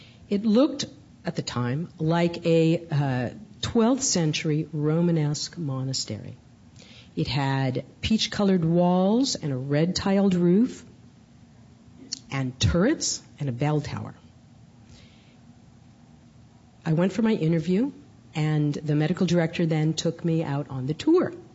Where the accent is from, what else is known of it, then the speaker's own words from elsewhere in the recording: California, United States; born there; I'm a Californian by birth, and my family has been in San Francisco since before the Gold Rush.